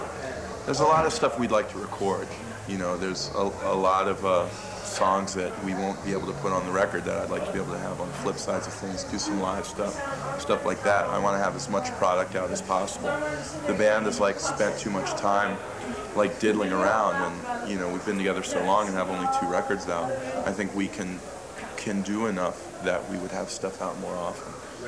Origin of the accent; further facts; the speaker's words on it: Takoma Park, Maryland, United States; No, I'm from Washington. From Washington. D.C., yeah. Both Lenny and I are from the same town. Tacoma Park, Maryland, a fine place to live.